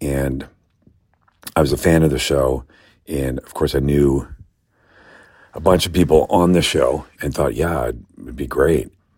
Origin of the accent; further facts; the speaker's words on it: Toronto, Ontario, Canada; born there; I was born in Toronto. I'm a Taurus.